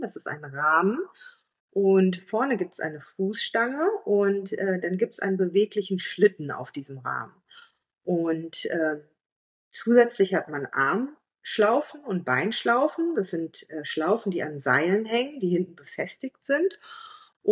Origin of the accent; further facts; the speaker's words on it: Moers, North Rhine-Westphalia, Germany; Da habe ich noch in Moers gewohnt. Ich komme ursprünglich aus Moers